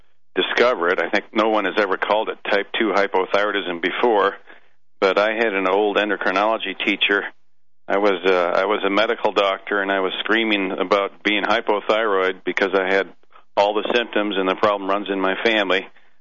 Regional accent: Missouri, United States; at the University of Missouri in my residency program, where I grew up in Missouri.

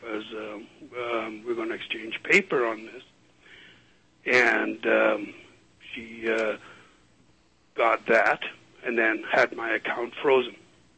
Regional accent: Alberta, Canada; I'm actually from Alberta.

